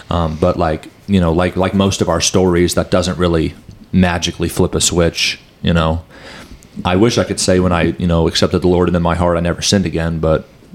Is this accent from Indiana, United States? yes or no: yes; Warsaw, Indiana, United States; Yeah. I mean, so I grew up in Warsaw. I've lived here my whole life. I never planned on leaving.